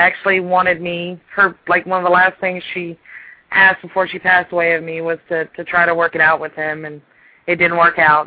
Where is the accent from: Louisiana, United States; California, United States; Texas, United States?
Texas, United States; College Station; born there; accent: Texas; I got born in Bryan College Station, so go Aggies.